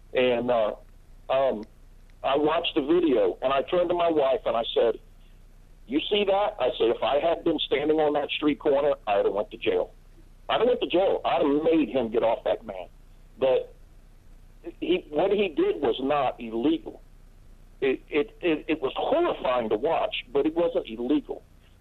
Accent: Miami, Florida, United States; I grew up in Miami, okay, and not in a good neighborhood.

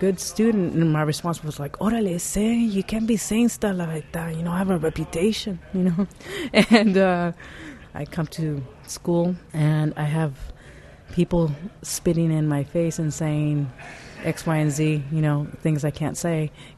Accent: California, United States; also born or lived in Mexico; My family were migrant workers, and I grew up in Mexico and California. We just traveled the entire state of California, even actually up in Washington, following the crops.

